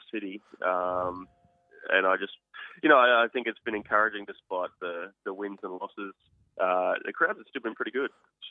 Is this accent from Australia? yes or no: yes; Australia; as an Aussie, you just want the Aussies.